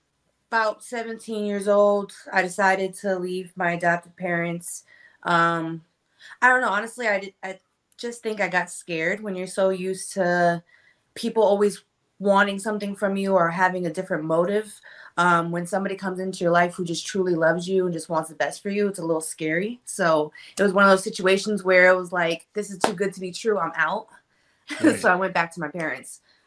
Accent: Brooksville, Florida, United States; also born or lived in New York / Louisiana; I was born in Brooksville, Florida. It's a very small town next to Spring Hill in Hernando County. I was raised there, and I lived in New York for a little bit, and I lived in Louisiana for a little bit.

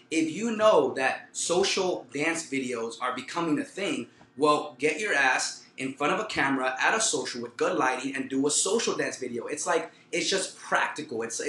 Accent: California, United States; I'm from the IE. I grew up in C

